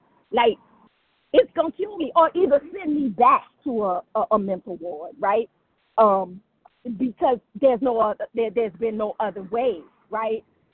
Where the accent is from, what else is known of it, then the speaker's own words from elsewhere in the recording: New Orleans, Louisiana, United States; my life as an African-American woman growing up in the Deep South, in New Orleans